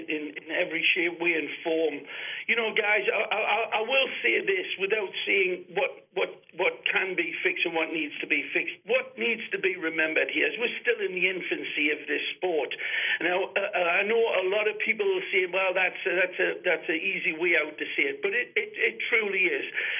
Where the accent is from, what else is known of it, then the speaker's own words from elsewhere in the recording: England, United Kingdom; But obviously, I was molded in England. I consider myself very much of an American as much as I am an Englishman.